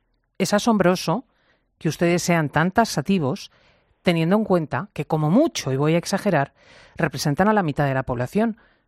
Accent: Catalonia, Spain; Pero vamos que no, hombre, que Cataluña es mi tierra, vamos, no lo puede usted entender.

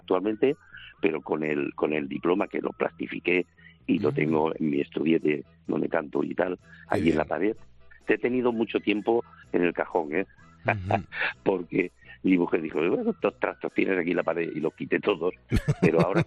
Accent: Puertollano, Castilla-La Mancha, Spain; yo soy de Puerto Llano, soy de La Mancha

